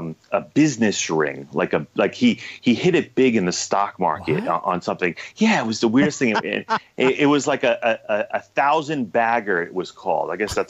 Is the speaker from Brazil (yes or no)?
no; New York, United States; I grew up in New York, absolutely.